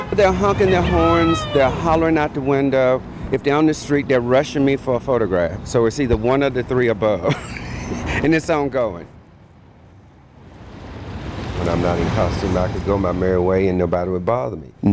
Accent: Martinsville, Virginia, United States; moved away as an adult; now in Atlanta, United States; I was born in Martinsville, Virginia in 1952, and I resided there until 1979 when I first moved to Atlanta.

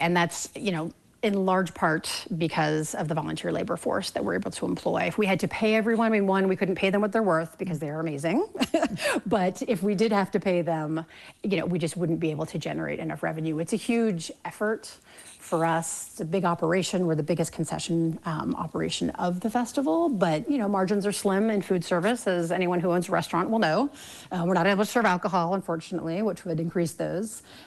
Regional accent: Brooklyn, New York, United States; And then, of course, as a New Yorker, how can I not want to see Love, Brooklyn? just a great homage to my part of the world, where I'm from.

